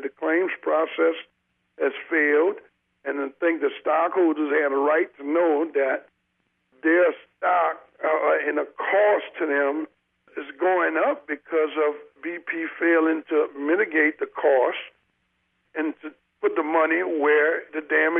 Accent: Louisiana, United States; of course, I'm proud to be from Louisiana, and I told them I was from Louisiana

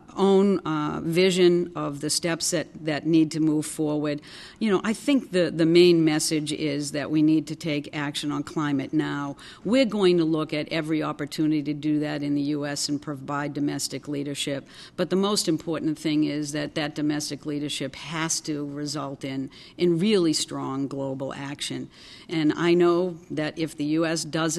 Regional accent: New England, United States; I'm from New England, so I particularly look at shellfish

